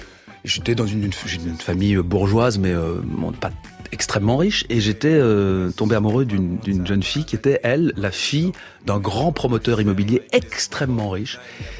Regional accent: Belgium; born there; je suis né en Belgique.

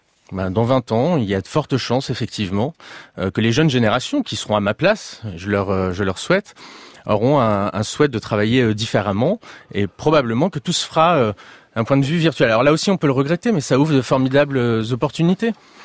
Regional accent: Paris, Île-de-France, France; quand je descends du métro, parce que je suis parisien

